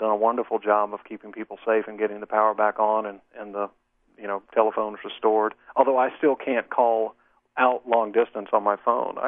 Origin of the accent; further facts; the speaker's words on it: Gulf Coast, United States; Growing up on the Gulf Coast, you know, people, the old-timers talked about Camille